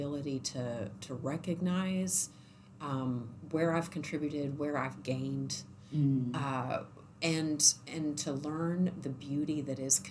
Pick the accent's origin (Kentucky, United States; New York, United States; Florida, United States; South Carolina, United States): Kentucky, United States; I grew up in Oldham County and have learned like it's the next county over on the east side.